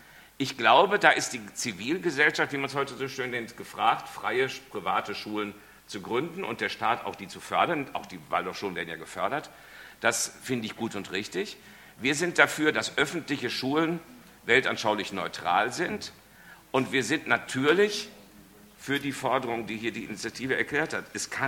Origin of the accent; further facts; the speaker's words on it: Bielefeld, North Rhine-Westphalia, Germany; Da, wo ich herkomme, in Bielefeld